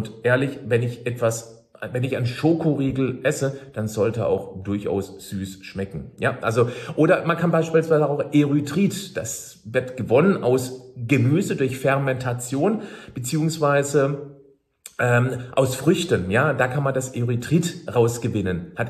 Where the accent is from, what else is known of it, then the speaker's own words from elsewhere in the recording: Freiburg, Baden-Württemberg, Germany; ich erinnere mich an einen Vortrag aus Freiburg, aus meiner Heimatstadt